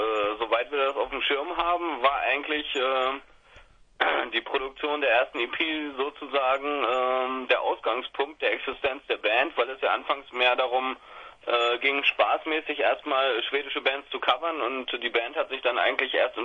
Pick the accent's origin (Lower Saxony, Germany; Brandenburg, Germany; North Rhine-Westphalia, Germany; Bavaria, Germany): Lower Saxony, Germany; Hannover; Wir kommen aus zu drei Vierteln aus Hannover momentan und zu einem Viertel aus Celle.